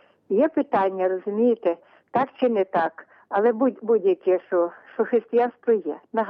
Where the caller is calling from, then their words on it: Kyiv Oblast, Ukraine; Навіть слава … з Київщини.